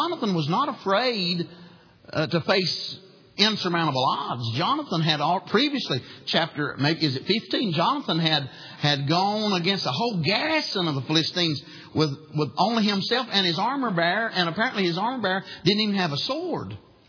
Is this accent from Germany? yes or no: no; Wilkes County, North Carolina, United States; We're from Wilkes County, North Carolina. It's the moonshine capital of the world, they say.